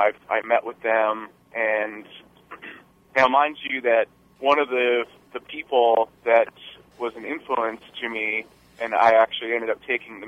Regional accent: Las Vegas, Nevada, United States; I grew up in Las Vegas, had a lot of rock and roll friends that I was playing music with, and I had a lot of Mormon friends as well

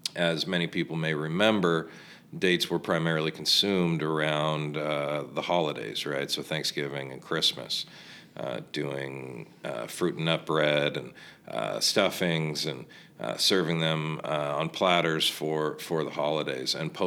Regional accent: La Quinta, California, United States; I was born and raised in La Quinta.

